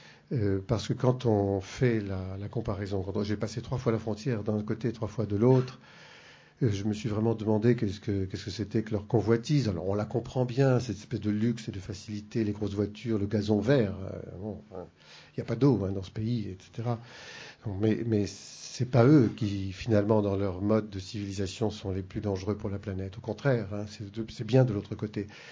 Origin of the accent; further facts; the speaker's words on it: Provence-Alpes-Côte d'Azur, France; Peut-être que le chêne vert chez nous, dans le Vaucluse